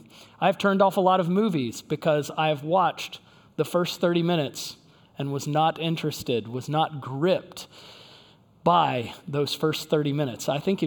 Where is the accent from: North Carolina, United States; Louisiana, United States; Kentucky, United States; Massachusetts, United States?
North Carolina, United States; Fuquay-Varina; I grew up in Fuquay. I've been calling it since I was in middle school, Quaytown.